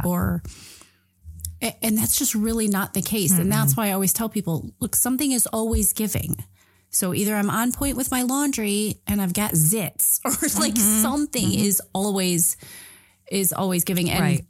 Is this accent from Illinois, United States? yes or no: yes; Illinois, United States; I'm from the Chicago suburbs. So you have like this kind of like quintessential McMansion, granite countertops, everything's tidy, nothing is rustic.